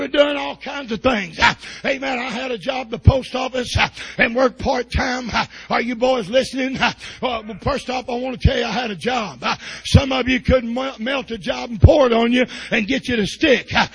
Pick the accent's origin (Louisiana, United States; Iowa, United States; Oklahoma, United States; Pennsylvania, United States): Oklahoma, United States; Muskogee; I come from … We didn't even know they had drugs.